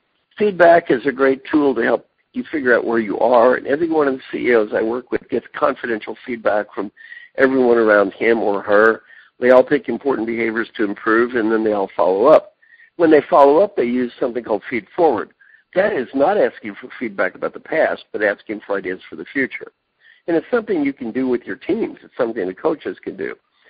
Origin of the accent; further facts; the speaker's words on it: Kentucky, United States; I'm from Kentucky, went to school in Indiana, got a PhD in organizational behavior at UCLA.